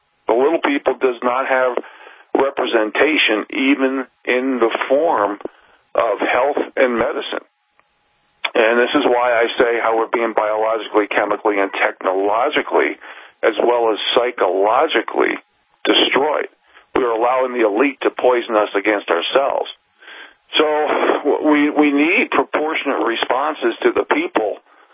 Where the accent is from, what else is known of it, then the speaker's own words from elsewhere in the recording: East Coast, United States; Like when I grew up on the East Coast, and it's, you know, there's double the population compared to when I grew up as a kid.